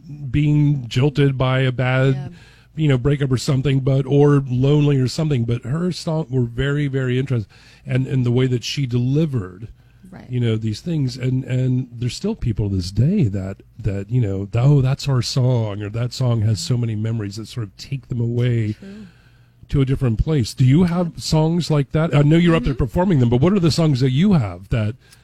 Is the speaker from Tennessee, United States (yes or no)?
yes; Tennessee, United States; I grew up outside Nashville, so … you know, everyone loved